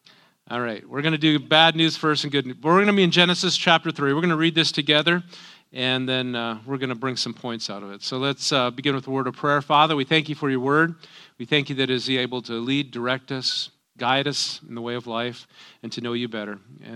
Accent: North Dakota, United States; my mom was that Norwegian, and growing up in North Dakota, you also have those Norwegian things

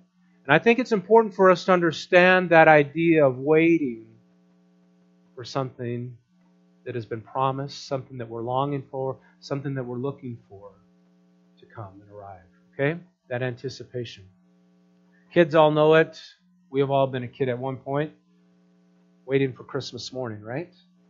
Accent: North Dakota, United States; I grew up in North Dakota, so did my share of snowmobiling.

